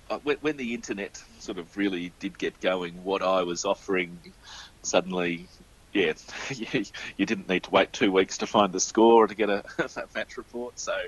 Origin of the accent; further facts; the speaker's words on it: Melbourne, Victoria, Australia; also born or lived in Worthing, United Kingdom; I am an Aussie, born in Melbourne. My dad moved to the UK for work when I was two. Ended up in Worthing, so my earliest memories of life are in Worthing, though I was only there till I was six. I came back to Australia when I was six.